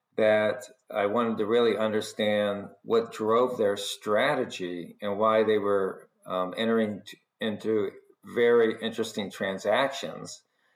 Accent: Southeast, United States; So I say I'm from the Southeast just because I ended up graduating from high school there, even though I went to 3 high schools, believe it or not.

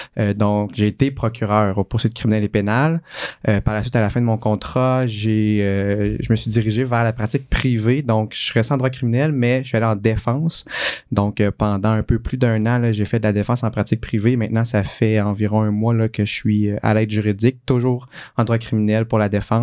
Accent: Drummondville, Quebec, Canada; now in Sherbrooke, Canada; Pourtant, je suis originaire de Drummondville.

